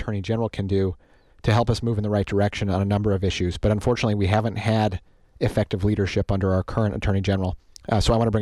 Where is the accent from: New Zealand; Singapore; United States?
United States; Oshkosh, Wisconsin; also born or lived in Fond du Lac; I grew up in Oshkosh and Fond du Lac, and I grew up in a family that was deeply involved in public service.